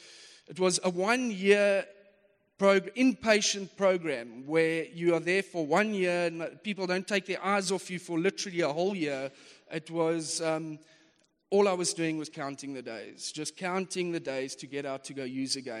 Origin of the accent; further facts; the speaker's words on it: Umhlanga, KwaZulu-Natal, South Africa; I grew up in Umhlanga in Durban. Normal working class family.